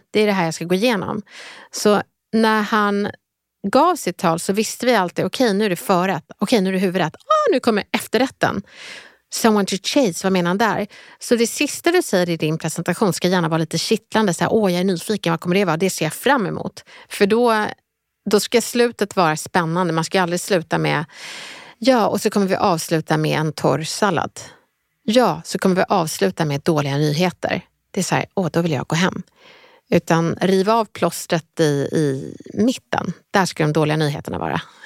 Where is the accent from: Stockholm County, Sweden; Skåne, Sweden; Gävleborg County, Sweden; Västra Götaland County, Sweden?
Skåne, Sweden; Helsingborg; Jag är uppväxt i Helsingborg och det är så himla fint när man står nere vid kajen, för på andra sidan så ser man Danmark.